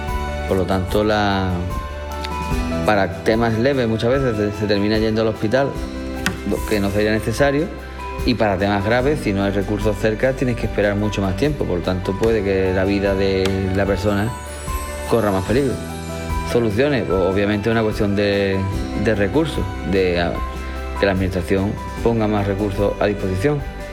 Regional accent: Algeciras, Andalusia, Spain; now in Gaucín, Spain; soy de Algeciras, pero resido aquí en Gaucín

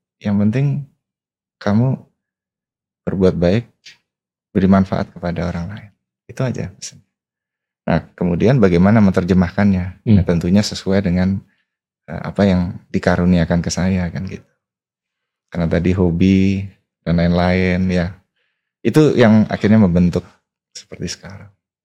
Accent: Surabaya, East Java, Indonesia; Saya lahir di Surabaya. Besar di Surabaya. Orang tua saya keduanya dosen. Ayah dosen matematika. Ibu saya dosen ilmu pendidikan. Jadi saya lahir dibesarkan di lingkungan pendidikan.

